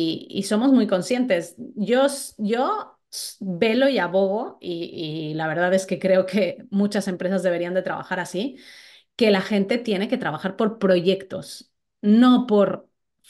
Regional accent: northern Mexico, Mexico; yo soy mexicana y crecí muy cerca de Estados Unidos

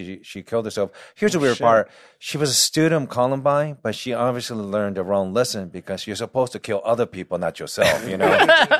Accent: Japan; It's as a like kid and growing up in Japan, like, oh, that's all white people do, like advertisement, you know?

